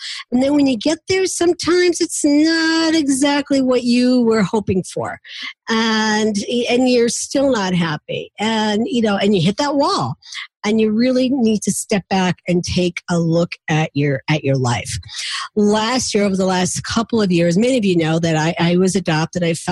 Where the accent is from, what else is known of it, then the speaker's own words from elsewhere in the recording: Pennsylvania, United States; I'm from Pennsylvania too.